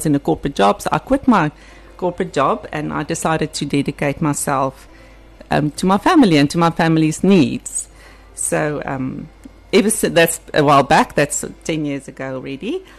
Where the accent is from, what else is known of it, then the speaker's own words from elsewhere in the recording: Cape Town, Western Cape, South Africa; now in Ballito, South Africa; like you said, and I'm based here in Ballito. I'm a modern artist, and I'm actually from Cape Town.